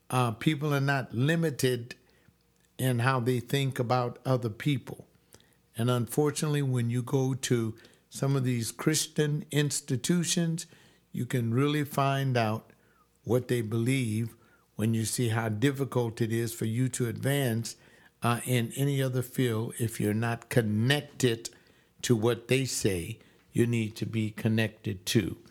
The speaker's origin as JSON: {"language": "English", "town": "Los Angeles", "region": "California", "country": "United States", "tie": "born or raised there", "said": "I was raised in the Will Rogers Projects on 103rd and Central Avenue with my family there in Watts."}